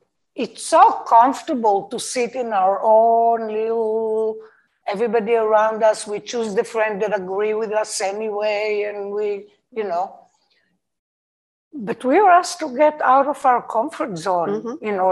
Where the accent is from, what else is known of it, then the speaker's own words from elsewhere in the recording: Israel; And because I come from Israel, a place of war between the three traditions